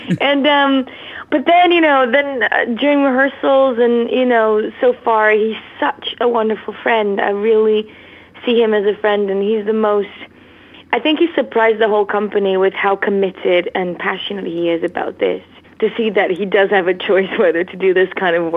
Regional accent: Lisbon, Portugal; now in United Kingdom; because I'm from Lisbon and in Portugal, and we don't really have the musical theater kind of, influences as you have obviously here in England.

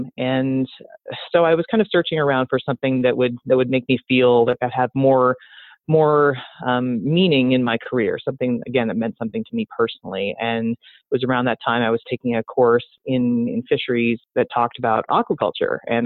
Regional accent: Washington, United States; So I grew up in Washington State, but most of our family lives in Minnesota and North Dakota.

